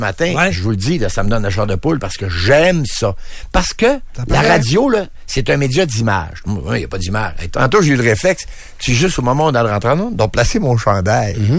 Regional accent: Quebec, Canada; je viens du Saguenay-Lac-Saint-Jean

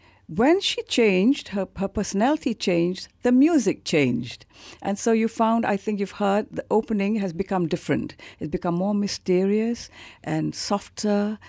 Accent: Kelantan, Malaysia; And I am from Kelantan, yes. And so I thought, why not work on something that is Kelantanese, something I know, I've grown up

